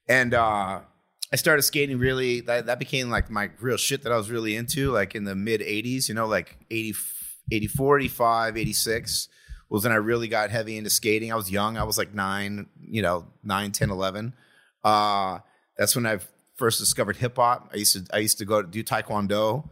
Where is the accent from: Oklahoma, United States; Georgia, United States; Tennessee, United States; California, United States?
California, United States; Riverside; also born or lived in Corona / Apple Valley / Phoenix; And I was born in Corona. And then I lived in Corona, Riverside. My dad moved. We lived in Apple Valley for a little bit.